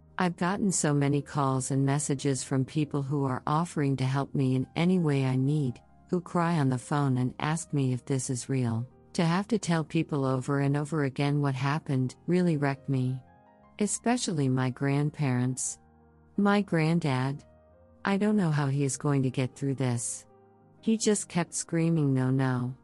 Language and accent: English; Berlin, Germany; I'm sitting at my mother's desk right now, in her little office in our apartment that I grew up in Berlin.